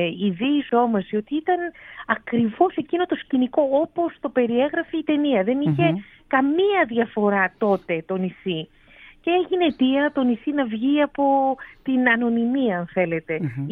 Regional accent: Istanbul, Turkey; εγώ είμαι πολίτησα. Είμαι γέννημα Θρέμα, γεννήθηκα και μεγάλωσα στην Κωνσταντινούπολη.

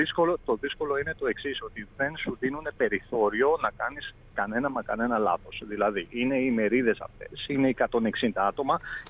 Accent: Leros, South Aegean, Greece; Επέστρεψα, ήμουνα Θεσσαλονίκη, πήγα Κοζάνη, γύρισα και τώρα ετοιμάζομαι να φύγω να πάω στη Λέρο στο νησί μου.

